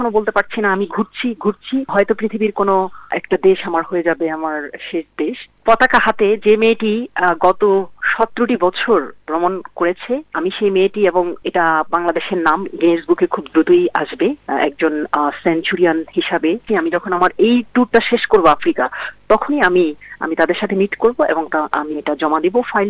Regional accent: Bangladesh; সবাই যখন জিজ্ঞেস করে তুমি কোথা থেকে এসেছো, যখন আমি বলি যে আমি একজন বাংলাদেশি, আমি বাংলাদেশ থেকে এসেছি, অনেকে বাংলাদেশকে চিনে, অনেকে চিনে না।

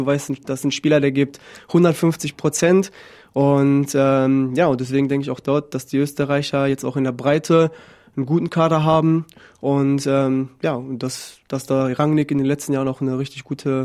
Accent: Dortmund, North Rhine-Westphalia, Germany; für mich als Dortmunder

